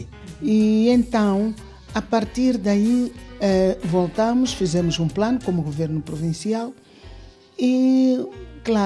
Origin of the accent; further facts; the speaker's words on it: Maxixe, Inhambane, Mozambique; Eu sou natural de Moçambique, da província de Inhambane, distrito da Machiche, localidade de Mabil.